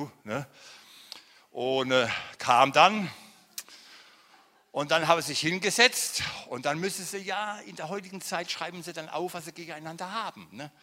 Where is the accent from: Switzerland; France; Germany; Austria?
Germany; Odenwald; Und im Odenwald, wo ich herkomme, heißt es Almoi.